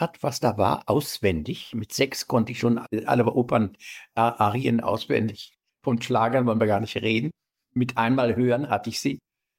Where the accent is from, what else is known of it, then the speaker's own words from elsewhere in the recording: Berlin, Germany; Ja, das heißt, ich bin Berliner.